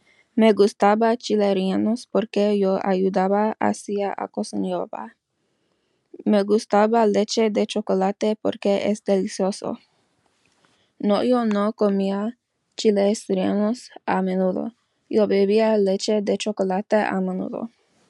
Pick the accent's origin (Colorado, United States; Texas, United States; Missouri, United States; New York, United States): Texas, United States; Houston; now in Sacramento, United States; tengo 16 años. Mi cumpleaños es el 19 de marzo. Yo soy de Houston, Texas, pero vivo en Sacramento, California. Mi mamá y papá son de California.